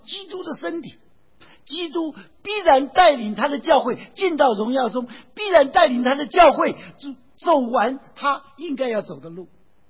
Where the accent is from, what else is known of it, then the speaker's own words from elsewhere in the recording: China; accent: mainland Chinese; 我们大陆的口音叫流血啊